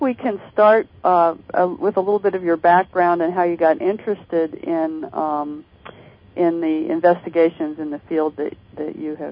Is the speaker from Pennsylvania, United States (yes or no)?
no; Maryland, United States; Well, I am from Maryland originally. I went to undergrad at Johns Hopkins, and my family lives in Maryland.